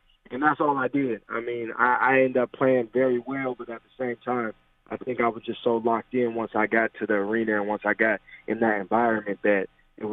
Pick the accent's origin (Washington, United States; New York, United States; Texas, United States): Washington, United States; Tacoma; It's in my hometown of Tacoma, Washington.